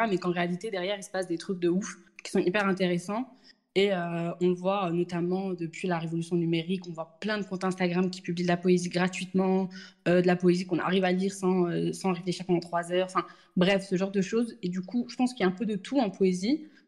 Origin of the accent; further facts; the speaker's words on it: Kabylie, Algeria; Moi, je sais que chez moi, en Algérie, notamment en Kabylie, d'où je viens